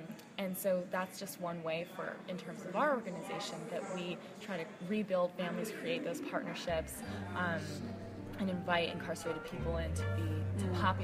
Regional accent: California, United States; It also happens to be my home state. You know, I'm a California girl at heart.

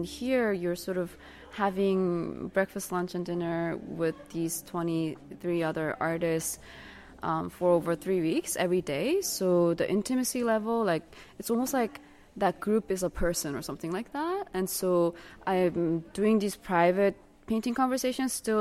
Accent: Jeju, South Korea; English is a second language; I'm from South Korea, and I live on this island called Jeju.

